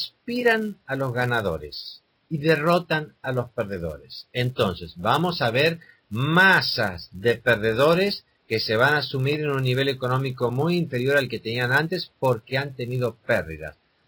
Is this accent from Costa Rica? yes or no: no; Argentina; Hay gente que yo veo en mi país, ¿no es cierto?, en la Argentina, que están preocupados por el cambio, por la crisis internacional.